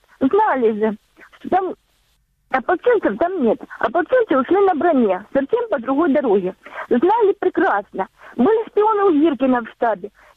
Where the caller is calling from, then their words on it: Donetsk Oblast, Ukraine; Алло, здравствуйте. Донецкая область.